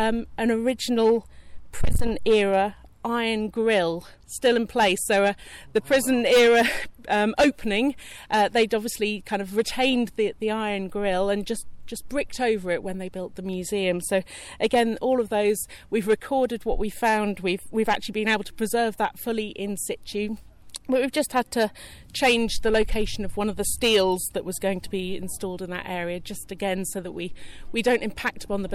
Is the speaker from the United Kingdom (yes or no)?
yes; Norwich, East of England, United Kingdom; I grew up in Norwich